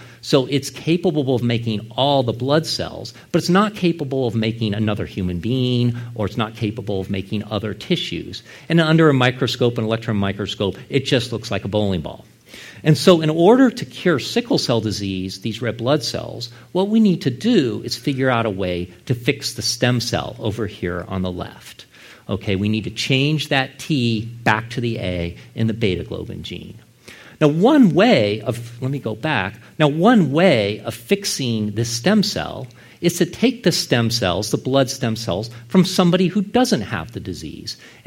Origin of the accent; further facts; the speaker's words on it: California, United States; And I'm from Silicon Valley in California, and so for me, it's on my Mac